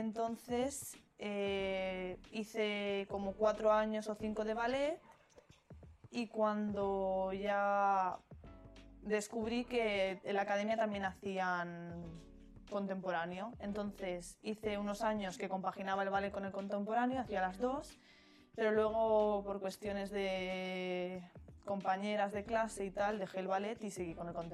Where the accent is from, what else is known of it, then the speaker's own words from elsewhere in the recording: Santa María de las Ollas, Castile and León, Spain; Porque el pueblo de al lado del mío se llama San Leonardo de Yagüe.